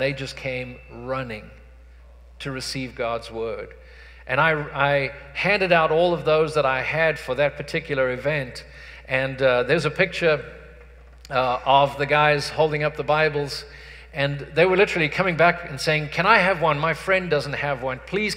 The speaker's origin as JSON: {"language": "English", "country": "South Africa", "tie": "born or raised there", "said": "I had the privilege of going to South Africa, to my hometown"}